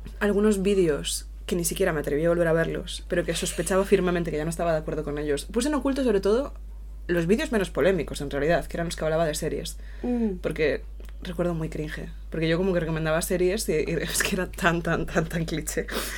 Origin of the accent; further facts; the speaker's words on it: Negreira, Galicia, Spain; fui a la gasolinera de mi pueblo, le dije, creo que eso lo dije en gallego